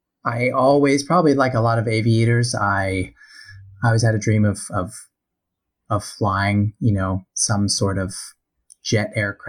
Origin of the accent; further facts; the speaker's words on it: Florida, United States; born there; also born or lived in Kentucky / New Jersey; I was born in Florida. My dad worked for a large department store. And so we moved around a lot. I lived in Florida, Kentucky for a few years. We moved back to Florida and then we ended up moving to New Jersey on the Jersey Shore.